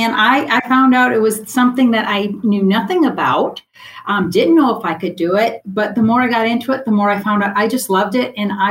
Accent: South Dakota, United States; I'm from South Dakota, cold country up here.

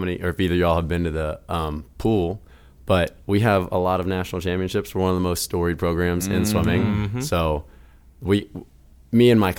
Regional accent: Leeds, Alabama, United States; I'm from Leeds, Alabama.

